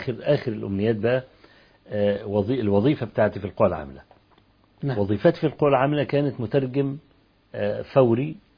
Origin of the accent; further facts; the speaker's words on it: Kafr el-Sheikh, Kafr El Sheikh Governorate, Egypt; فأنا من كفر الشيخ بقى